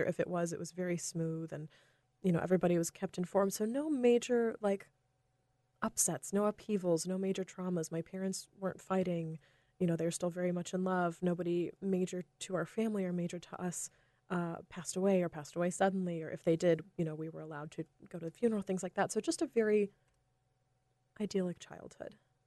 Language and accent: English; North Carolina, United States; I grew up in North Carolina. It was very suburban.